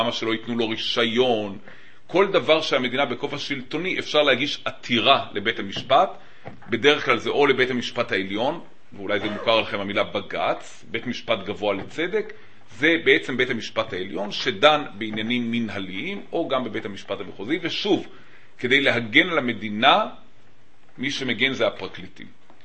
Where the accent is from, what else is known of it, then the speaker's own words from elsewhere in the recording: Jerusalem, Jerusalem District, Israel; וגדלתי בירושלים, ואמרתי לכם, למדתי בישיבת נתיב מאיר